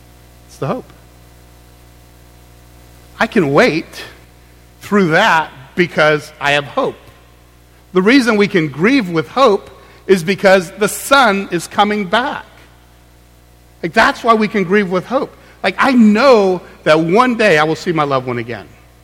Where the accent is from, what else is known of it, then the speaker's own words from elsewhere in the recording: Clearwater, Florida, United States; I grew up in Clearwater, you know, we don't really hunt there.